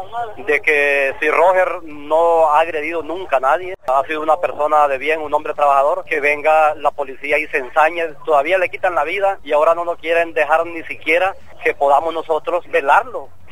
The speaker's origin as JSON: {"language": "Spanish", "country": "Honduras", "said": "como ciudadanos comunes, como hondureños, tenemos derecho"}